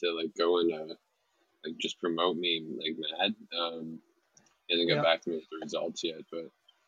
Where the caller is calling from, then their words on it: Ontario, Canada; Yeah, just north of Toronto.